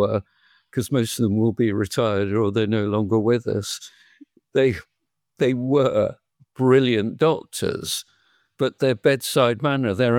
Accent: England, United Kingdom; I'm English. I'm a Christian.

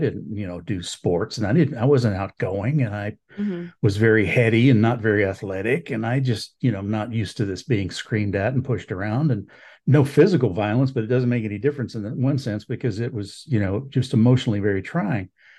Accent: Alabama, United States; went back to my home of record in Alabama and began sending out resumes. I'm from Northern Alabama.

